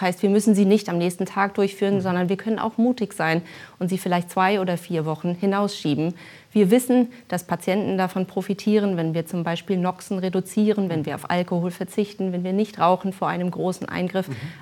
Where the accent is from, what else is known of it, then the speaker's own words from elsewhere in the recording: Hamburg, Germany; now in Mainz, Germany; ich bin Hamburgerin